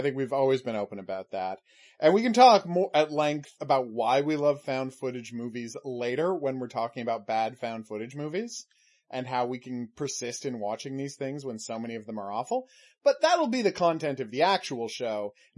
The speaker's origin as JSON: {"language": "English", "country": "Canada", "said": "we're Canadian, so I just wanted to recommend it to people"}